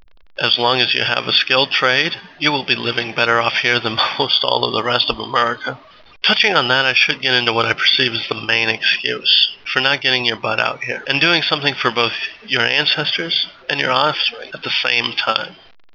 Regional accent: Portland, Oregon, United States; born there; also born or lived in Alaska; I was born in Portland, Oregon, some 20 plus years ago, moved to Alaska, and then I came back home in about 2005.

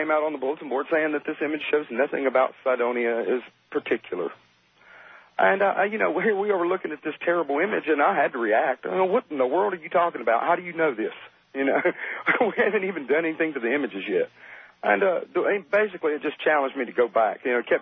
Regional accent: Charlotte, North Carolina, United States; from Charlotte, North Carolina, down here in Mayberry, good Andy Griffith territory.

